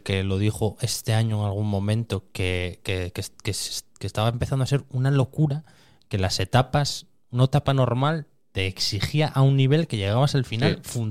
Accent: Cerredo, Asturias, Spain; la vuelta este año, por ejemplo, pasa por mi pueblo, por Cerredo, que tiene buenas carreteras

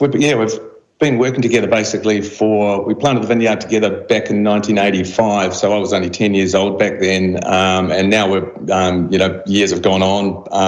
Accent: London, United Kingdom; born there; And so I was born in London as well, well, when my parents were over there on sabbatical, so I had the British passport.

